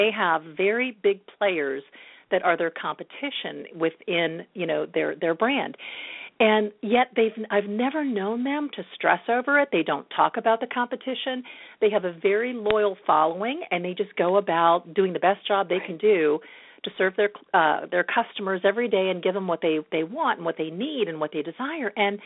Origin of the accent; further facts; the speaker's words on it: Pittsburgh, Pennsylvania, United States; we joke about we're both from Pittsburgh, but we didn't know each other then.